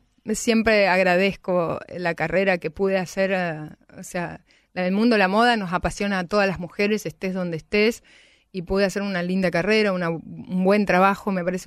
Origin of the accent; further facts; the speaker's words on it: Misiones, Argentina; accent: Misiones; siempre me perseguía un poco por mi acento misionero, entonces dije, voy a un foniatra, yo tengo una mezcla de alemán misionero